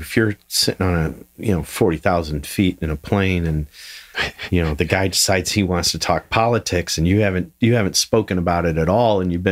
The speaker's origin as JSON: {"language": "English", "region": "Illinois", "country": "United States", "said": "I mean, I'm a kid from Illinois. I mean, small town. I was like 12,000 people, maybe."}